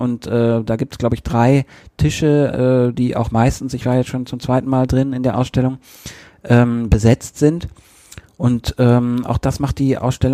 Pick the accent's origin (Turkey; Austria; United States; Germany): Germany; Vechta, Lower Saxony; in Vechta in Niedersachsen, wo ich aufgewachsen bin